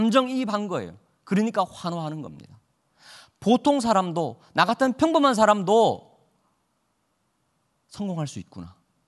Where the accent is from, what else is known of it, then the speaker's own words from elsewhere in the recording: Daegu, South Korea; 제 고향이 의성이랑 가까운 대구였기 때문에